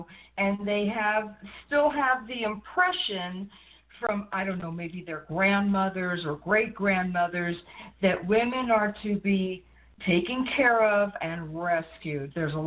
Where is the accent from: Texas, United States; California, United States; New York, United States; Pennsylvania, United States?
New York, United States; We're all from New York.